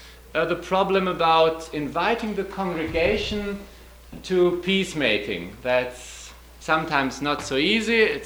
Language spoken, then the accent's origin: English; Germany; English is a second language; from West Germany.